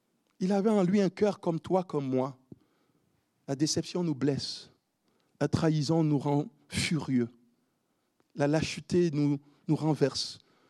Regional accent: Cameroon; comme on dit chez nous, chez moi, d'où je viens loin là, du Cameroun

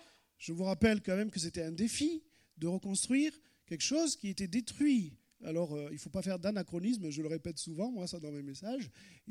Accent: Nîmes, Occitanie, France; nous on contemple des ruines chez nous à Nîmes

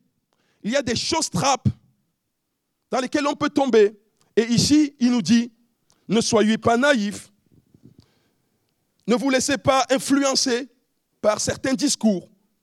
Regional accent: Cameroon; Chez moi au Cameroun, on dit dja, dja, dja.

